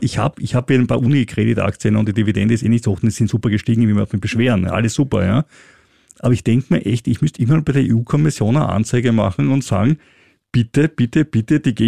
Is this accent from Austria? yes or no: yes; Austria; Also als Österreicher freue ich mich total, dass Steuerausländer bei uns auch gut gestellt werden.